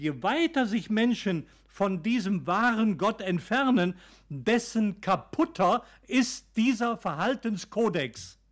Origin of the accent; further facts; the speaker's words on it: Austria; ich bin in Österreich groß geworden, als Österreicher natürlich, und bin groß geworden in der römischen Kirche.